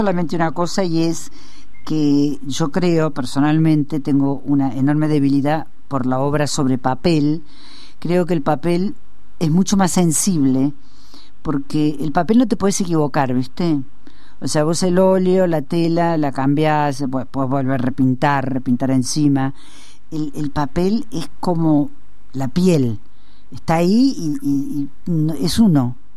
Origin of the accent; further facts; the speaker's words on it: Córdoba, Argentina; yo soy cordobesa y para nosotros, para los cordobeses, el Carafa es un gran símbolo.